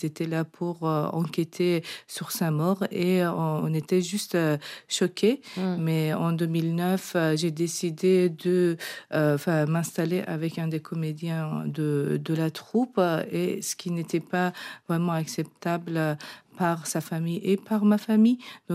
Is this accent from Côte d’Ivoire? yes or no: no; Afghanistan; moved away as an adult; J'ai quitté l'Afghanistan en fait pour plusieurs raisons. Tout d'abord, j'étais comédienne de théâtre dans la troupe de théâtre AFTA fondée par Ariane Mouchkine en 2005